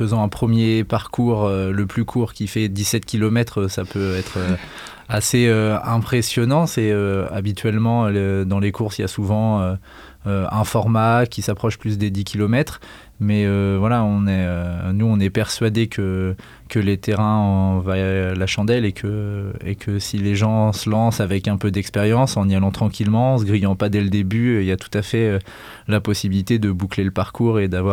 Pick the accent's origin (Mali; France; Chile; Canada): France; Centre-Val de Loire; Nous, on vient d'un pays plat, on vient de la Touraine et on est quasiment venu spécifiquement à Dieulfi et dans la Drôme pour rejoindre un lieu où on peut se faire plaisir dans la montagne.